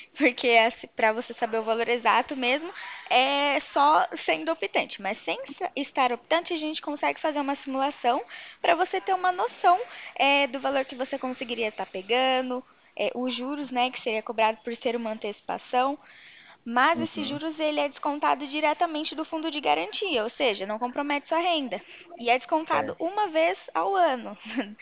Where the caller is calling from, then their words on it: São Paulo, Brazil; Eu sou aqui do interior de São Paulo.